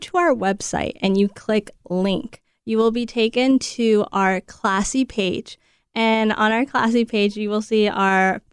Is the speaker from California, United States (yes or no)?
yes; Los Alamos, California, United States; now in Fresno, United States; So I am not from the Central Valley. I'm actually from the Central Coast, okay, a small town in the middle of the Santa Barbara County called Los Alamos. I moved up here to study speech language pathology